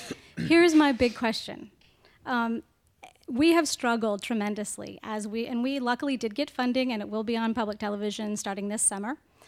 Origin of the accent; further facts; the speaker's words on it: Tennessee, United States; I am a documentary filmmaker. I'm from Tennessee